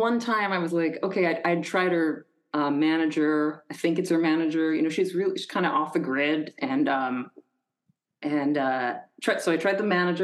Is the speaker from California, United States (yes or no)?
no; Rochester, New York, United States; And I was like, oh, you know, I'm from Rochester.